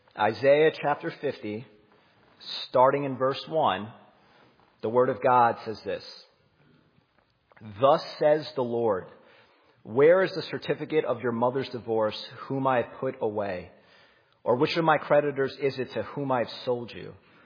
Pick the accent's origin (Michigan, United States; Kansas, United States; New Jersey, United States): New Jersey, United States; So we're from New Jersey. And never been up to Long Island.